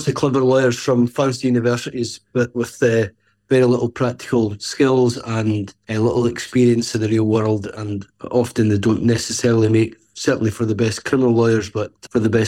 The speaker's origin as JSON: {"language": "English", "town": "Livingston", "region": "Scotland", "country": "United Kingdom", "tie": "born or raised there", "said": "I grew up in Craigshill, which is an area in Livingston, very working class area"}